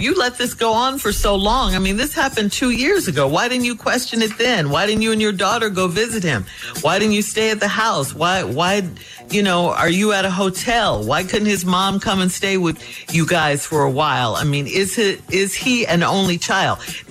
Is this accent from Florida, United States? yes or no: no; Chicago, Illinois, United States; I will be in Chicago. That is my hometown.